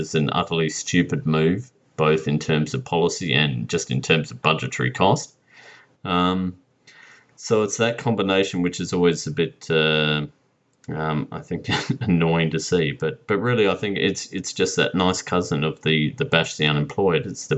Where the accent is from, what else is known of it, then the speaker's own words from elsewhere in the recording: Adelaide, South Australia, Australia; Now I'm from Adelaide or from South Australia.